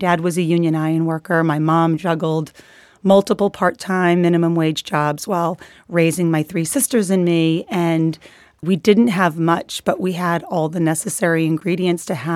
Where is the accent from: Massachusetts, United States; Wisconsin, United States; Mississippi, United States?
Massachusetts, United States; Lowell; born there; I was born in Lowell, Massachusetts, like a lot of people in Lowell.